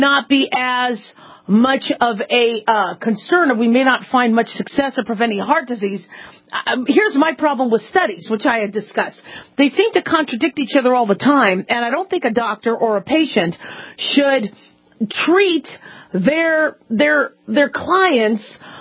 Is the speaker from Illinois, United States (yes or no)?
no; Las Vegas, Nevada, United States; I'm from Vegas. I should know how to do this.